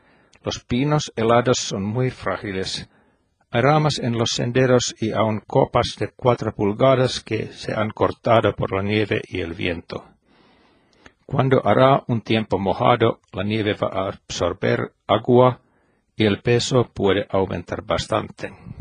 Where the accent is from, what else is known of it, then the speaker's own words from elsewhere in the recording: Finland; La escala de la luz en mi país norteño es muy ancha, pero el tiempo finlandés usualmente no tiene extremos que leemos del mundo.